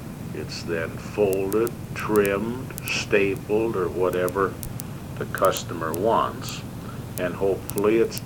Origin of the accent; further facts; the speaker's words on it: Moorhead, Minnesota, United States; of Moorhead, Minnesota, except for approximately 8 years, which I spent elsewhere.